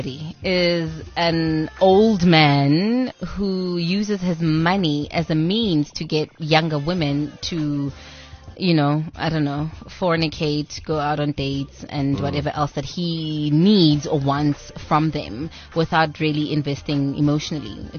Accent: South Africa; We're getting to the point where you as a South African person, you can't even start your own agriculture, anything, or manufacturing, nothing

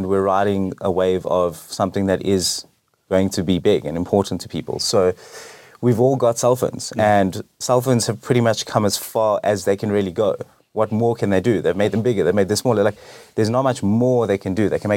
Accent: South Africa; and we're from South Africa and we're passionate about doing, you know, things in our own country.

